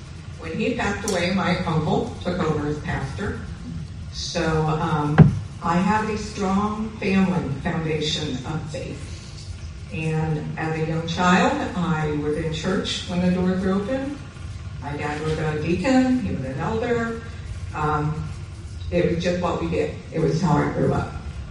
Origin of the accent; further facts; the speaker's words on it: Indiana, United States; I was born and raised in Indiana, northern Indiana, cold country.